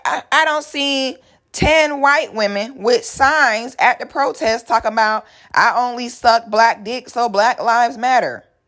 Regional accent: Philadelphia, Pennsylvania, United States; I'm from Philly originally

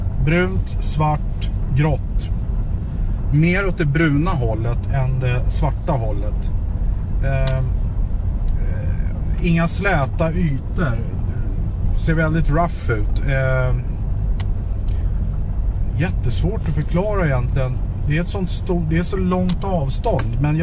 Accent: Sundbyberg, Stockholm County, Sweden; Jag är ju uppvuxen i Ursvik på 60-talet då.

